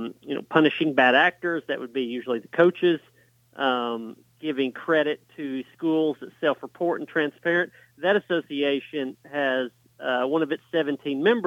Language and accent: English; Tennessee, United States; I grew up in Tennessee, and that's the way that's the way it is a lot of places in rural areas.